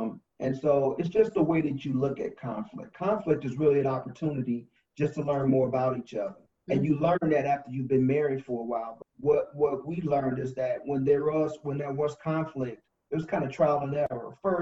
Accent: Chicago, Illinois, United States; I mean, I grew up in Englewood in Chicago. It's the south side part of the city, for those of you who are listening.

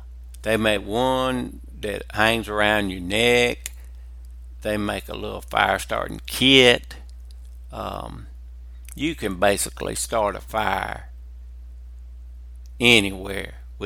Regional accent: Alabama, United States; I'm from South Alabama.

